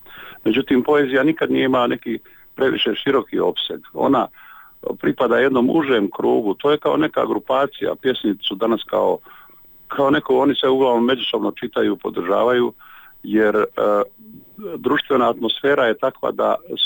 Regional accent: Bosnia & Herzegovina; državljan sam Bosne i Hercegovine, to je moja jedina domovina u kojoj ja ostvarujem svoj život i svoju književnost.

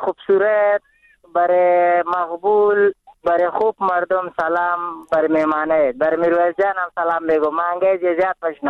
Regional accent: Afghanistan; من افغان هستم،

